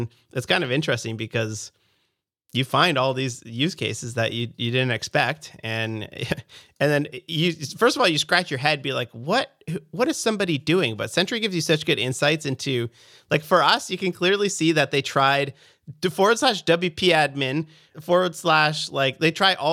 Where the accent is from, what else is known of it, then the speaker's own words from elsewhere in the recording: Canada; I'm a developer from Canada.